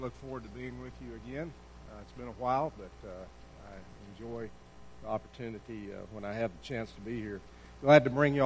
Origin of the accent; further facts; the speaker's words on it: Texas, United States; I grew up in the Panhandle, and when I watch the weather now, you know, for Texas, it'll give the entire state.